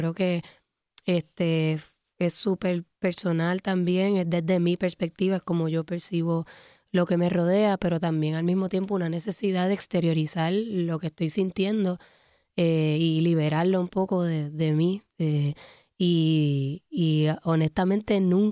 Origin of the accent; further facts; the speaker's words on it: Puerto Rico; lo expreso desde como puertorriqueña. Yo creo que también vivir en un país que es colonia desde hace tanto tiempo